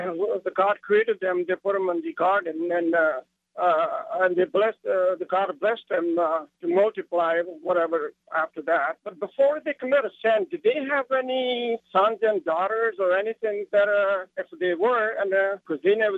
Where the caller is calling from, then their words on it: Vancouver, British Columbia, Canada; I'm from Vancouver, BC.